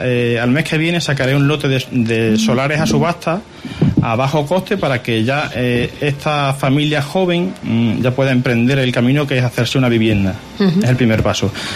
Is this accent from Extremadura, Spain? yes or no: yes; Cortes de Peleas, Extremadura, Spain; Yo soy originario de Cortes de Pelea.